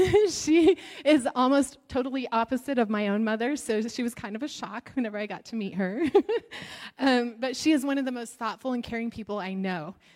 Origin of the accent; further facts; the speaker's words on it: New Mexico, United States; Okay, so I'm from New Mexico, and it's a great disappointment to her, but I do not speak Spanish.